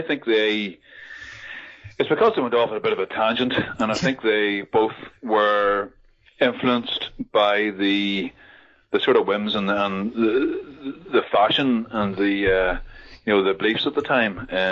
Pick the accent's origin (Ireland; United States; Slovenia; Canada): Ireland; I'm from Ireland